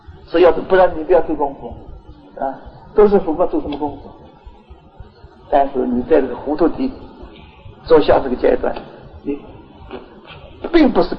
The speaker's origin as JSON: {"language": "Chinese", "country": "China", "said": "所以现在我们大陆人啊，很舍命"}